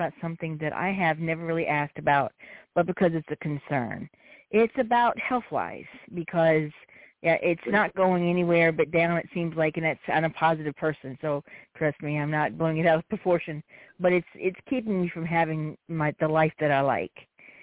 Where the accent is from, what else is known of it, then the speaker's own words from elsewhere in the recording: Louisiana, United States; Hi, yes, I'm from Louisiana. You already nailed it.